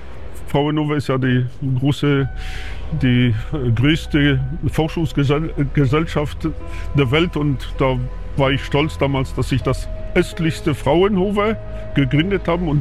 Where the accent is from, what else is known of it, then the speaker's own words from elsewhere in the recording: Głogówek, Opole Voivodeship, Poland; kommt eigentlich von meinen schlesischen Wurzeln, ja, weil ich komme aus Oberschlesien.